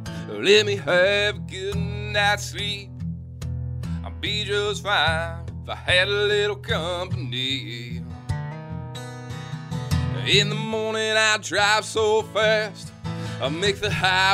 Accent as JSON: {"language": "English", "region": "Michigan", "country": "United States", "tie": "born or raised there", "said": "the growing up in the Upper Peninsula half the time, the ships, the freighters up there are a very popular thing."}